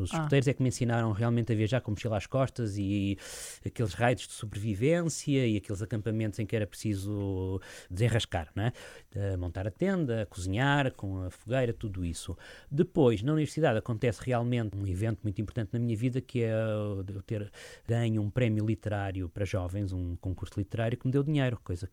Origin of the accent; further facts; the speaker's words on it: Figueira da Foz, Centro, Portugal; Nasci e cresci numa cidade que tem muitos outdoors. A Figueira da Foz tem a serra, tem as dunas das matas nacionais, tem uma praia e os campos de Mondego.